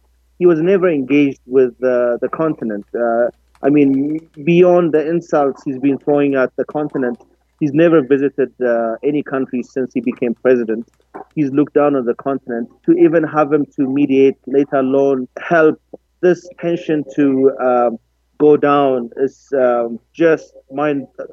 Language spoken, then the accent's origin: English; Canada; I'm taking sides, maybe because I grew up in Canada.